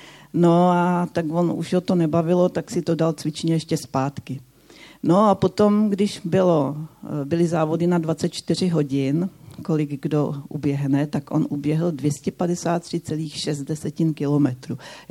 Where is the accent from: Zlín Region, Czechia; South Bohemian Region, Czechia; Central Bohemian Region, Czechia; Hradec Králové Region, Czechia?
Central Bohemian Region, Czechia; Buštěhrad; born there; Já jsem byla teďka v Buštěhradě ve svém rodném městě